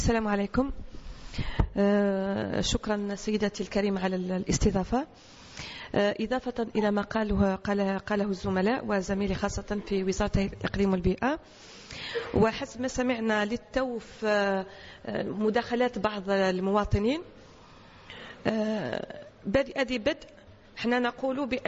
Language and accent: Arabic; Algeria; احنا كلنا جزائريين